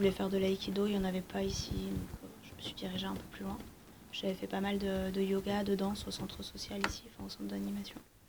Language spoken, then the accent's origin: French; Bourgogne-Franche-Comté, France; also born or lived in Lyon; on a habité à Lyon 6 ans avant, mais sinon, moi, je suis originaire du Jura, et lui, il est originaire d'Ardèche, donc plutôt des coins bien ruraux.